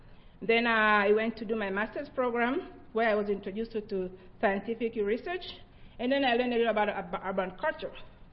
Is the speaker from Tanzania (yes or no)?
yes; Tanzania; born there; English is a second language; I was born in Tanzania many years ago. In Tanzania, I learned a lot about my indigenous knowledge. I had indigenous religion.